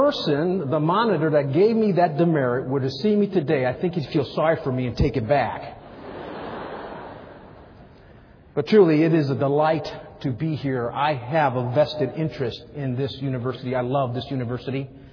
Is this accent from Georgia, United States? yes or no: no; Chicago, Illinois, United States; I remember, I come from Chicago, grew up in the ghettos of Chicago.